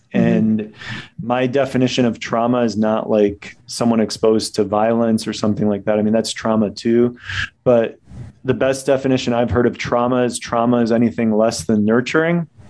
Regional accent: Chicago, Illinois, United States; now in Bozeman, United States; I'm from Chicago, but I moved to Bozeman last year, Montana. So I live in Montana now.

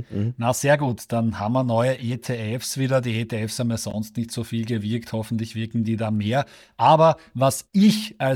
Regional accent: Austria; man nicht irgendwie bei uns in Österreich zum Beispiel und auch in Deutschland, glaube ich, ist das so

